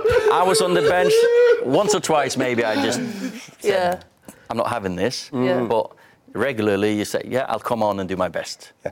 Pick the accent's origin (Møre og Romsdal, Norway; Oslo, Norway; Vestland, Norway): Møre og Romsdal, Norway; Kristiansund; because I'm from Kristiansund, and I don't believe that highly of myself.